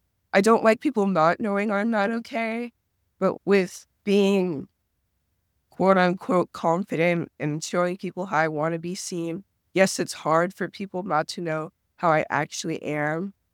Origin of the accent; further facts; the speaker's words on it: Utah, United States; I'm the only Black person in my family. And already growing up in Utah, there's not a lot of diversity.